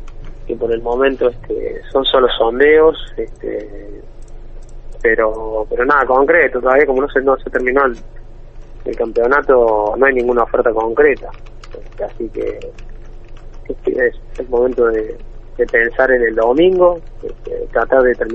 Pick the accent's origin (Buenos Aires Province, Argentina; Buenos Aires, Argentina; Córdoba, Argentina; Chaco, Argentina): Córdoba, Argentina; Sí, soy cordobés